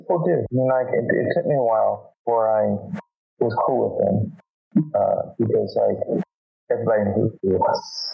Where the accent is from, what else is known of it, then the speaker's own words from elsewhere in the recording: Campbell, California, United States; Well, I will say this about Campbell, my hometown, where I live is mixed